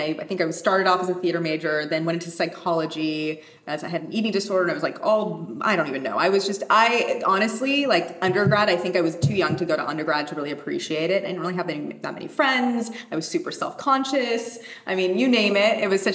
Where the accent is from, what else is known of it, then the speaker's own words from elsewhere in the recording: San Jose, California, United States; So, grew up in Northern California, San Jose. And then when we lived in an apartment, and my dad, and this was since I was 2 years old